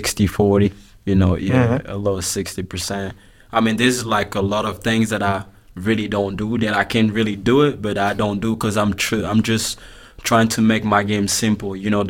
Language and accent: English; Sevran, Île-de-France, France; also born or lived in Créteil; I mean, I didn't grow up in Créteil. I was born there, but I grew up in Sevran. It's on the 93. So yeah, it was 93. It's the most dangerous department in France.